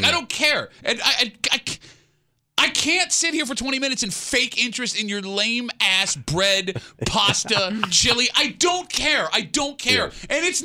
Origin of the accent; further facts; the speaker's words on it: Gates, New York, United States; I grew up in Gates.